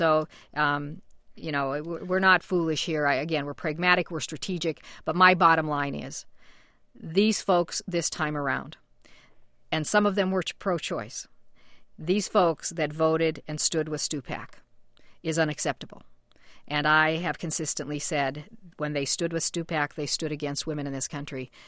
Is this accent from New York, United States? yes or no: no; Montana, United States; I come from Montana originally. It would have been a pretty red state at one time, but when I was growing up, it was a very, very progressive state.